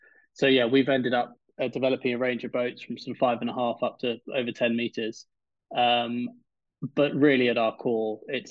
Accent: South West England, United Kingdom; I was brought up in Cornwall on the south coast of the UK, and have very much sort of been in and around the sea from the beginning.

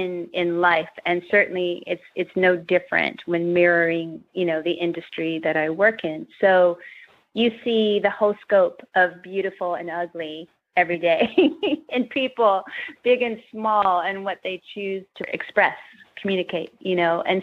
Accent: Kentucky, United States; reminded me so much of growing up in Kentucky and seeing parts of Indiana across the bridge and a kind of drowned world of places that flood.

